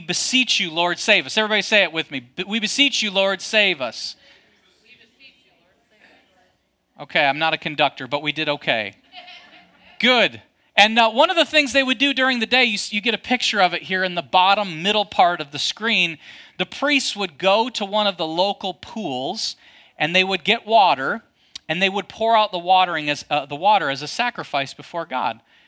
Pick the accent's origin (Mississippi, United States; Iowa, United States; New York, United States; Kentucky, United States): Kentucky, United States; We're from Kentucky. I mean, come on.